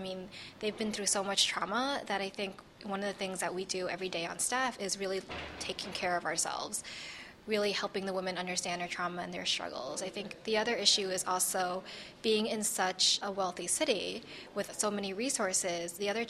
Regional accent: New York City, New York, United States; also born or lived in Washington, D.C.; now in San Francisco, United States; Well, I grew up in New York City, and I came from Washington, D.C., where I ran a domestic violence organization for many years, and I moved out to San Francisco last year.

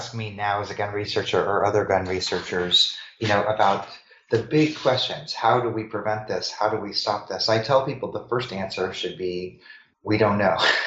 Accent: Missouri, United States; And I grew up in Missouri, and, you know, before 2007, 2008, as I mentioned before, Missouri had a strong history of gun ownership.

